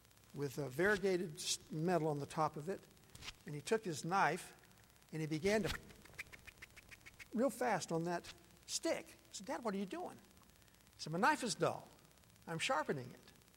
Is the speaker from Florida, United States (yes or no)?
yes; Florida, United States; Now, I grew up in Central Florida. My dad owned a little neighborhood grocery store.